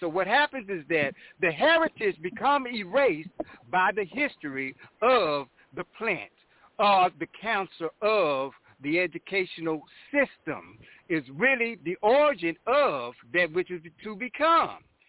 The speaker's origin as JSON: {"language": "English", "region": "Texas", "country": "United States", "said": "I'm from Stop 6, just like they came and they said they were going to have an academy at the middle school that I went to, Dunbar middle school"}